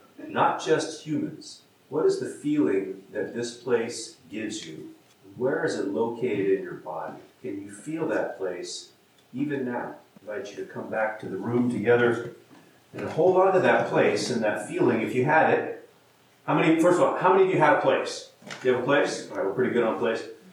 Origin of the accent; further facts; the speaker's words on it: California, United States; I'm pretty woo, I'm from California